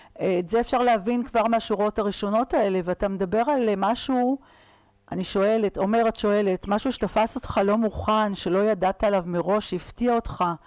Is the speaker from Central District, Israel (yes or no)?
yes; Kfar Saba, Central District, Israel; גם אני במקור מכפר סבא.